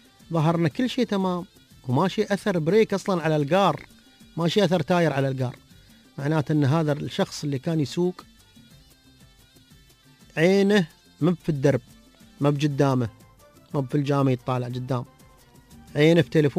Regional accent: Dubai, United Arab Emirates; عشان تعرف شو اللي مستوي عندنا في الإمارات وفي دبي

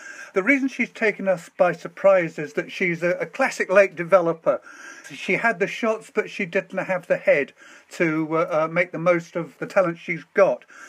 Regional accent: United Kingdom; because we're British, we're only tennis fans for a fortnight every year.

